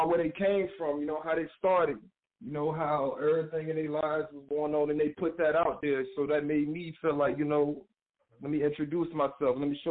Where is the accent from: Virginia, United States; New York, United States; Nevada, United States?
Virginia, United States; Norfolk; Small town. You know, a lot of crazy shit that happened around here, but, you know, you got to move forward on that. It's good growing up around here, man.